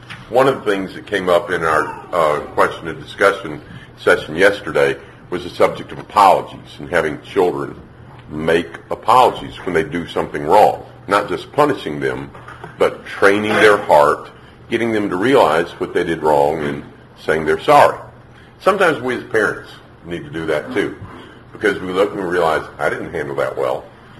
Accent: Gettysburg, Pennsylvania, United States; I'm from Gettysburg, Pennsylvania.

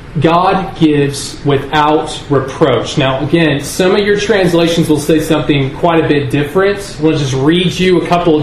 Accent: Houston, Texas, United States; I grew up in Houston, Texas, going to the Kleinwood congregation

